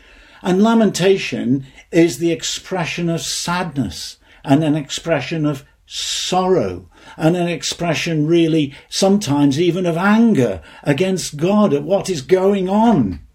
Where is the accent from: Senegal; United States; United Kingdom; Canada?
United Kingdom; I mean, the bottom line is we are British, so we keep what we call the stiff upper lip.